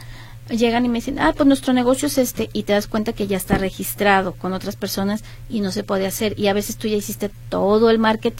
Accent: Tlaquepaque, Jalisco, Mexico; yo crecí en Tlaquepaque, entonces pues por eso lo amo con todo mi corazón.

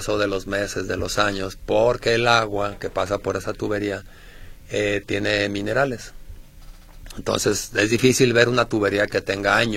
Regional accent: Mexico; Pues, si así somos los mexicanos.

